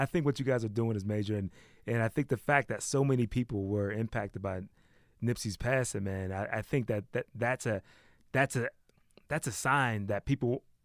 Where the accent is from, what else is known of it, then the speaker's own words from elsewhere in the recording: East Coast, United States; I got into his, because I'm from the East Coast. So I wasn't really into his music until I came out to the West like 2 years ago.